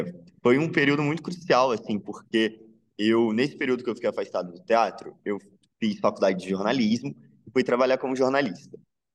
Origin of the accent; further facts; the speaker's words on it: Rio de Janeiro, Brazil; moved away as an adult; now in São Paulo, Brazil; porque eu sou do Rio de Janeiro, e aí eu moro em São Paulo, estou há 3 anos e meio